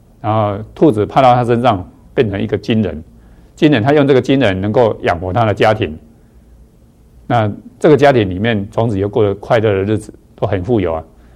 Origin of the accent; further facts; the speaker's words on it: China; 我们都有吃米、哦、我们中国人的习惯里面